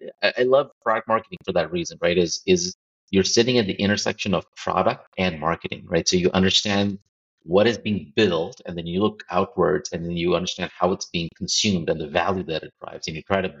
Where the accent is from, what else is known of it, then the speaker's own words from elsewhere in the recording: India; Growing up in India, cricket's big there.